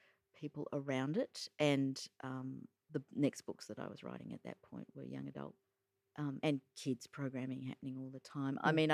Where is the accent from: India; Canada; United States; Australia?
Australia; also born or lived in New Zealand; I'm Australian, and then I was living in New Zealand and published in New Zealand.